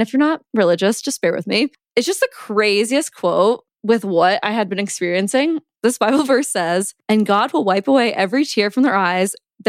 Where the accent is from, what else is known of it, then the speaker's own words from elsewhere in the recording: Midwest, United States; growing up in the Midwest and going to a Catholic school